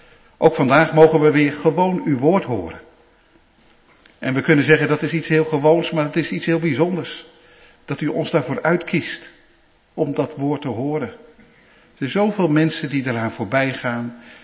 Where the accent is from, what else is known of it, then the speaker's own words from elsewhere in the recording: Canada; now in Netherlands; En dat we, ook al komen we uit Canada, dat we hier in Nederland in de kerk mogen zijn.